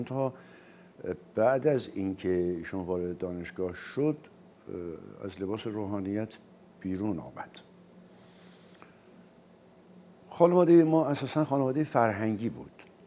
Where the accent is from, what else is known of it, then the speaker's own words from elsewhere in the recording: Tehran, Tehran Province, Iran; حدود یک سال بعد من همونجا متولد شدم. ظاهراً تا 2 سال و اندی همونجا بودم و بعد آمدیم به تهران. یعنی من در واقع بیشتر ایام کودکیم رو در تهران سپری کردم.